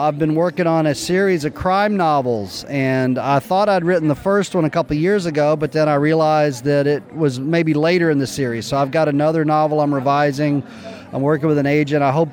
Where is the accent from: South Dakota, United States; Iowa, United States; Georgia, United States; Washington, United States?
Georgia, United States; also born or lived in Alabama; Yes, I was born in Alabama and grew up in Georgia and didn't live north of the Mason-Dixon line until I was 33.